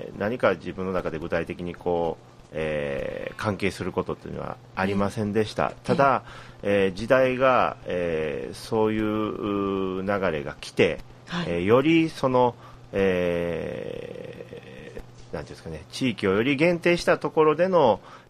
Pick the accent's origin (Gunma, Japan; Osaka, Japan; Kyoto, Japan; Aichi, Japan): Kyoto, Japan; もちろん私も京都生まれ京都育ち、今、来月48歳になる昭和45年生まれなんですけれども、